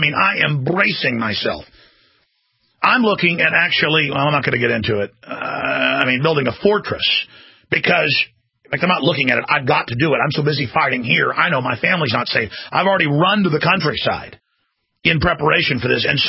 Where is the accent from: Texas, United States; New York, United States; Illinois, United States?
Texas, United States; Dallas; I've actually done that growing up in Dallas, a knife and a gun.